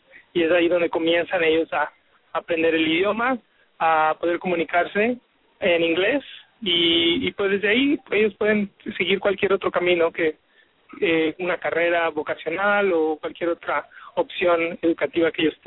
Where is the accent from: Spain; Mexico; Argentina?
Mexico; Yo soy originario de México